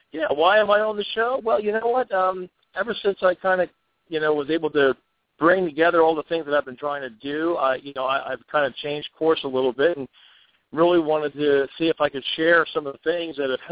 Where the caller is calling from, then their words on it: Burlington, New Jersey, United States; Well, I'm calling from Burlington, New Jersey, which is basically right in the middle of the state